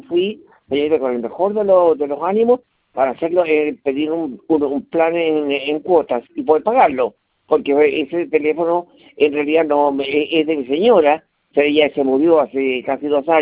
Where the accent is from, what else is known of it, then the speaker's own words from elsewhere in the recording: Macul, Santiago Metropolitan Region, Chile; now in Arica, Chile; me vine de Macul ya hace bastante tiempo. Entonces estoy en Arica, yo estoy exactamente.